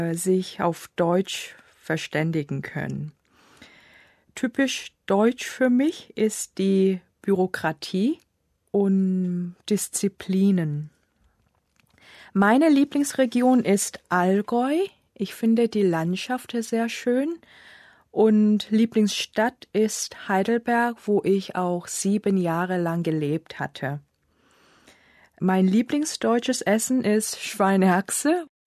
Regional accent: Seoul, South Korea; German is a second language; Ich komme aus Korea, aus der Stadt Seoul. Ich bin geboren im Jahr 1974 und arbeite als Deutschlehrerin am Goethe-Institut in Seoul.

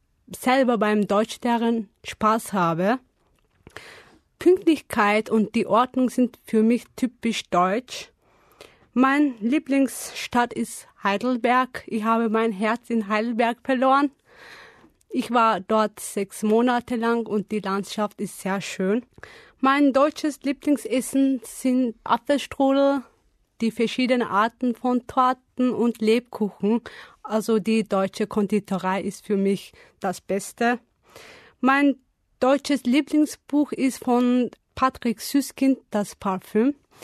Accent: Turkey; German is a second language; Ich komme aus der Türkei. Ich bin geboren im Jahr 1982.

